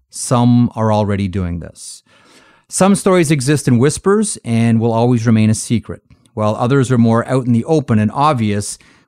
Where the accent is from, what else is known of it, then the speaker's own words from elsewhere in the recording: Toronto, Ontario, Canada; I grew up in Toronto.